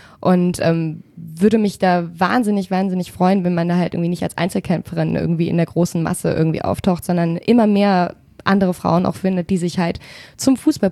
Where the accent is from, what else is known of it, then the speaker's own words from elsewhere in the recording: Spandau, Berlin, Germany; Ich komme aus Spandau